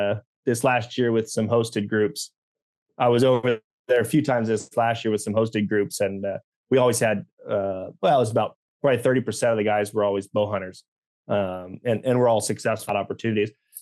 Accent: Alaska, United States; Growing up in Alaska, it's very similar to Alaska in many ways

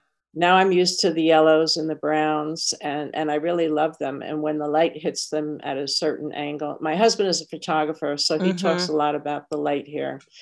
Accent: New York, United States; as much as we had upstate where I lived. It was a kind of rural area. It was only about 80 miles out of New York City, but it was still ru

